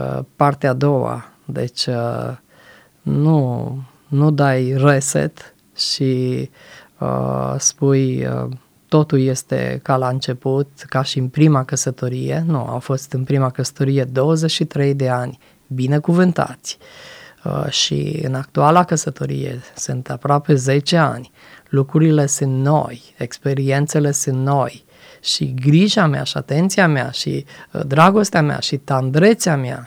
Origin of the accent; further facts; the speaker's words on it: Jibou, Sălaj County, Romania; De mic copil am fost crescut într-o familie creștină în nordul țării, în județul Sălaj, în orașul meu natal, în orașul Jibou, unde m-am născut. Am făcut parte dintr-o biserică baptistă activă